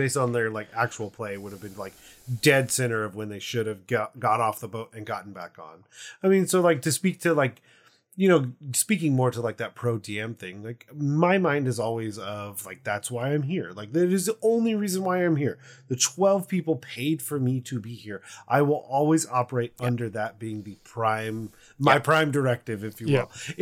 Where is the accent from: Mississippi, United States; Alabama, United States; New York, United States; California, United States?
California, United States; I have a side quest every time because I'm from California.